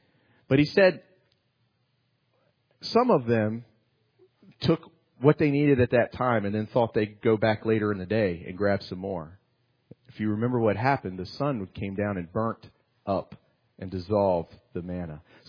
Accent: Maryland, United States; Where I grew up in Maryland, there's a popular buffet

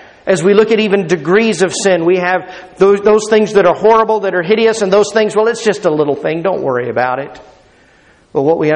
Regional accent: Fort Worth, Texas, United States; And as every little boy dreams growing up in Fort Worth, Texas, you want to grow up and you want to be a Texas Ranger.

